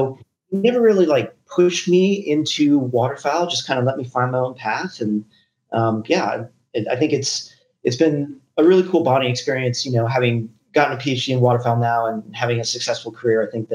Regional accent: Colorado, United States; born there; No, I was born in Colorado, and both my mom and dad were avid outdoorsmen, you know, backpacking, hiking, hunting, fishing, both of them.

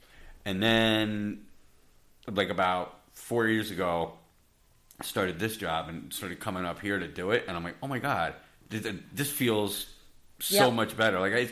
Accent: Rhinebeck, New York, United States; now in Westchester, United States; Yeah, I live in Westchester. I'm trying to move here. I grew up in Rhinebeck.

